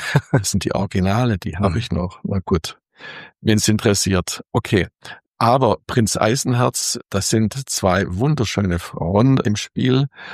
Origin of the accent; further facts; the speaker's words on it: Biberach, Baden-Württemberg, Germany; Und eingeschult wurde ich 1950 in Biberach. Also da war ich 7 Jahre alt.